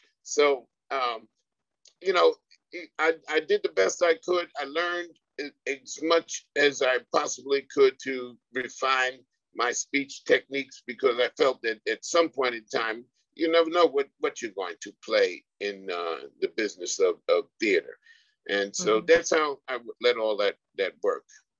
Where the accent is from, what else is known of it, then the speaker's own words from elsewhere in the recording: New York, United States; because I was from New York, because I was an African-American, because I was a male, because I was a Black male